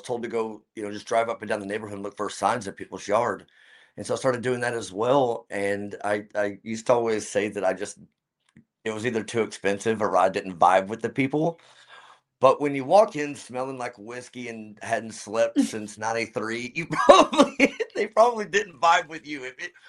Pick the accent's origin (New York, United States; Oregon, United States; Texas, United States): Texas, United States; Fort Worth; now in California, United States; I moved here from Fort Worth, Texas, Dallas area. Always wanted to live in California